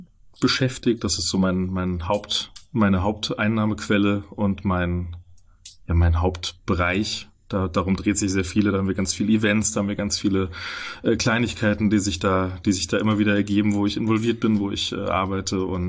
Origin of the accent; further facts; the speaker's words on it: Moosburg an der Isar, Bavaria, Germany; now in Fulda, Germany; Ich bin in Moosburg geboren. Mhm. Moosburg an der Isar, das ist in der Nähe von München.